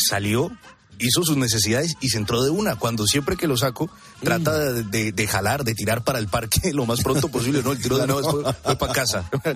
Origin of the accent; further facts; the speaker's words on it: Colombia; now in Madrid, Spain; El día de hoy te quiero traer un artista de mi tierra que prepara una gira por territorio español. Se trata